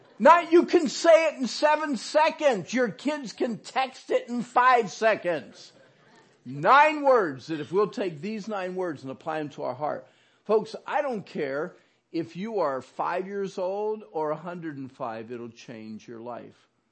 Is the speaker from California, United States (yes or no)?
no; Orangeville, Pennsylvania, United States; You know, it's so cool to be back in Pennsylvania. It is. I grew up here in Orangeville.